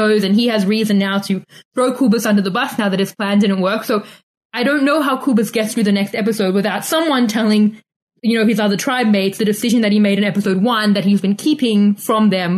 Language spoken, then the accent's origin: English; South Africa; I'm South African